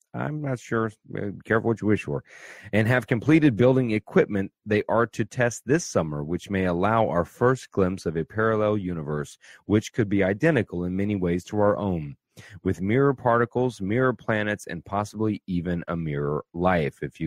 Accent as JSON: {"language": "English", "town": "Orlando", "region": "Florida", "country": "United States", "tie": "born or raised there", "said": "So being here in Orlando, where I live, my hometown, AMC Theater out there at what was Pleasure Island with the theater is where Lion King was released."}